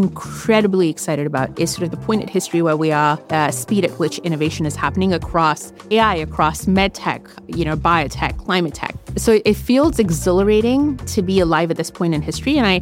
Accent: Oman; now in San Francisco, United States; I am a Kiwi living in San Francisco. My parents are from India. I was born there. I grew up in Oman.

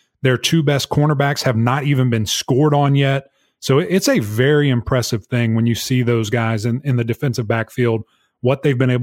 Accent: Charlotte, North Carolina, United States; it's my hometown team, Charlotte 49ers. I'm here in Charlotte representing.

